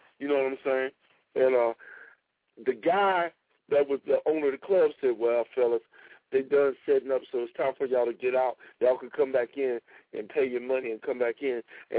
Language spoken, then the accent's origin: English; New York, United States; and I'm from New York